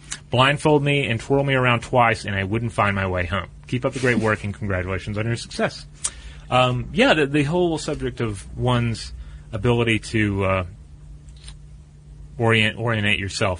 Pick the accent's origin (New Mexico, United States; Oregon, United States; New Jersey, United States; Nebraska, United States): New Mexico, United States; Santa Fe; I grew up in Santa Fe, New Mexico.